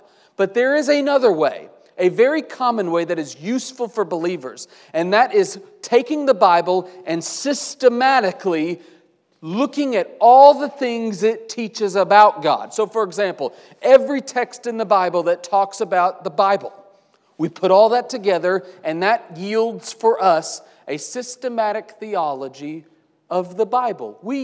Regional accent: Oklahoma, United States; I grew up in Oklahoma, which has no skiing. In fact, we have no hills.

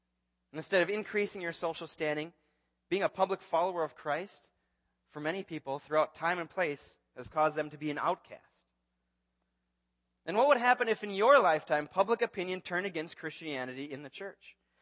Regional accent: Blaine, Minnesota, United States; I grew up in Blaine, and I went to Madison Elementary just down the road.

